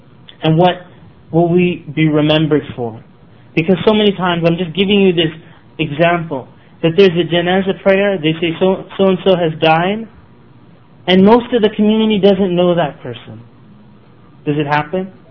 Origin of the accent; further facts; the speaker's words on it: Canada; If you go to Canadian children, they might know Islam better than American children. I'm from Canada, that's why I mean.